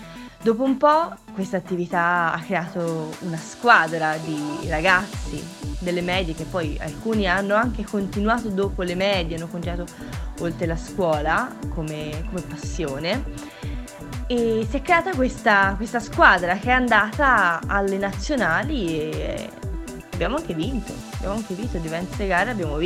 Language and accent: Italian; Lucca, Tuscany, Italy; ho 20 anni, sono di Lucca